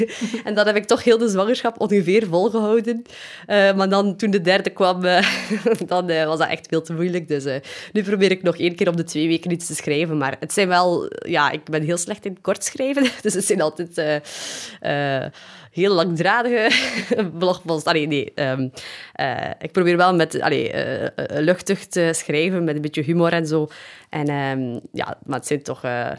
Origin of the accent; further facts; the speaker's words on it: Flanders, Belgium; now in Mechelen, Belgium; We zijn allebei afkomstig uit West-Vlaanderen en we wonen momenteel in Mechelen.